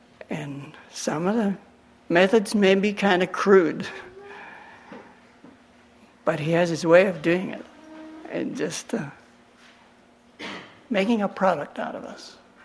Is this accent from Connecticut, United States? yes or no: no; Arkansas, United States; Now, I come from Arkansas